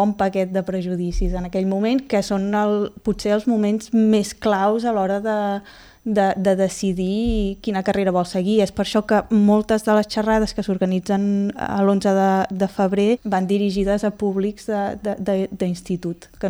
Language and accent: Catalan; Sant Pol de Mar, Catalonia, Spain; jo sóc filla de Sant Pol, vaig estudiar a l'escola pública de Sant Pol, a l'escola Sant Pau, vaig fer l'ESO, vaig ser la primera generació que va fer l'ESO a l'Institut Bisbe Sevilla